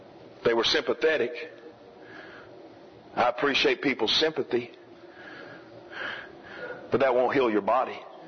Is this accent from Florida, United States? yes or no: yes; Immokalee, Florida, United States; Well, I see, I come from Immokalee and they, you know, a lot of voodoo and all that.